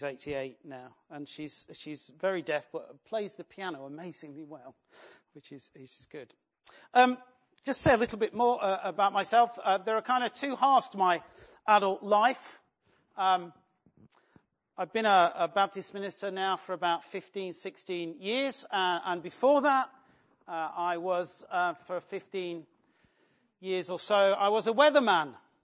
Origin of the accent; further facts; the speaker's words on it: East Midlands, United Kingdom; I'm actually from somewhere much worse than that. I'm from the East Midlands. I come from Nottinghamshire.